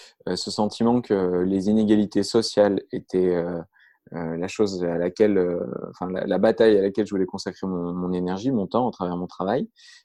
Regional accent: Grenoble, Auvergne-Rhône-Alpes, France; moved away as an adult; also born or lived in Colombia / Philippines; now in Paris, France; j'ai 33 ans, je vis effectivement à Paris, en France, même si je viens de Grenoble, donc des montagnes des Alpes.

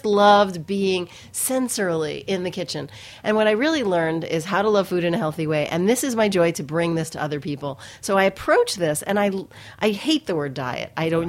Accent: New York City, New York, United States; I grew up in New York City, and my family was really into, you know, turning me on to different foods.

